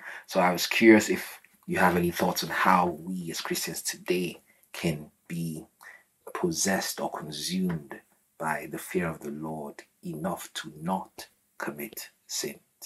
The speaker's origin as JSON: {"language": "English", "country": "Nigeria", "lives_now": "Canada", "said": "I am calling from Canada. I'm Nigerian, but I currently live in Canada."}